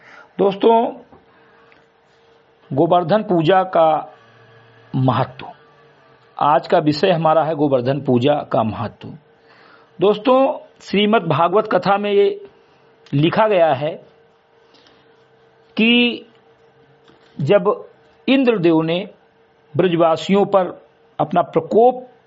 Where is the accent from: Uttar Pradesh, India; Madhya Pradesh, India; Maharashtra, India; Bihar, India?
Uttar Pradesh, India; Bahraich; ग्राम सभा समिति कटई विकासखंड मीनपुरा जनपद बहराइच का मूल निवासी हूं